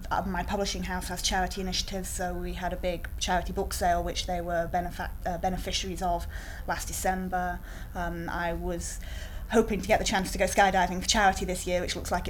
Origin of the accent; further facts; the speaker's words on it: North West England, United Kingdom; I am 29 years old and I am from Lancashire.